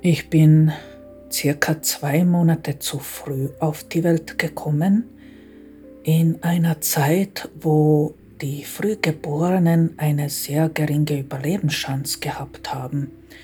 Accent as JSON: {"language": "German", "country": "Croatia", "tie": "born or raised there", "second_language": "German", "said": "Ich bin an der Grenze zu Serbien aufgewachsen"}